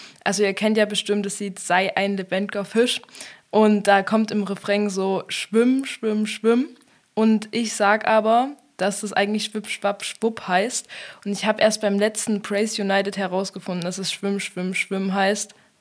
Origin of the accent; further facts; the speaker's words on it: Falkenbach, Saxony, Germany; Ich bin 15 und mache deswegen gerade mein Schülerpraktikum. Deswegen bin ich hier und ich komme aus Falkenbach, gehe da an die JG Wolkenstein Schönbrunn.